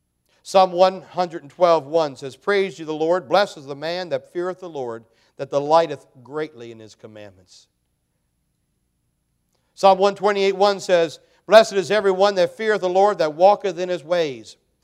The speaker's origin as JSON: {"language": "English", "town": "Snydersburg", "region": "Maryland", "country": "United States", "tie": "born or raised there", "said": "When I grew up down in Snydersburg"}